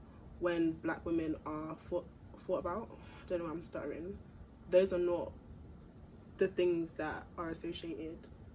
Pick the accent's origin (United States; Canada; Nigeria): Nigeria; I'm a Nigerian babe.